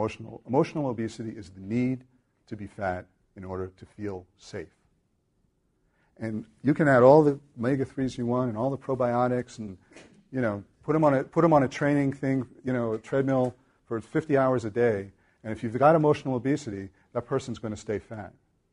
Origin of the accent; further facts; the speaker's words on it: United States; So maybe it's because I'm American.